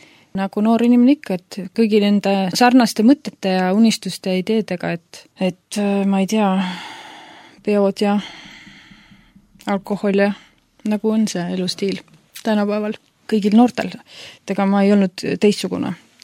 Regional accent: Juuru, Rapla County, Estonia; also born or lived in Tallinn; mina sündisin Juurus, see on siis Rapla maakonnas üks alevik ja kui ma lõpetasin keskkooli, siis ma tulin Tallinnasse elama ja ülikooli ja peale seda ma olen elanud siis enamus aja Tallinnast ja viimased kaks aastat Rootsis ja Hongkongis. Aga ma ei sündinud usklikusse kodusse

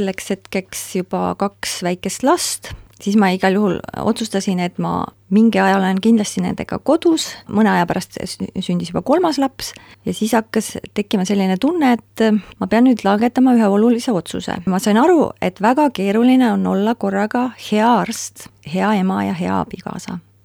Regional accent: Tartu, Tartu County, Estonia; born there; Ja ma olen sündinud Tartus tudengite lapsena ja selle tõttu esimesed kolm pool eluaastat elasime Tartus.

